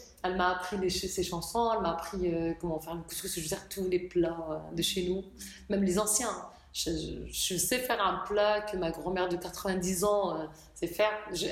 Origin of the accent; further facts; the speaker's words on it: Comines, Hauts-de-France, France; also born or lived in Kabylie, Algeria; Je suis arrivée en fait de la Kabylie à Comines, Comines France. J'ai grandi à Comines. J'étais à l'école à Comines Collège, après au lycée à Tourcoing.